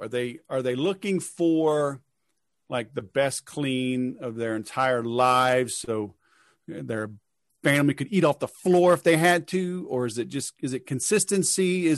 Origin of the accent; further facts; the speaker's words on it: the South, United States; I grew up in the South. I know it's there.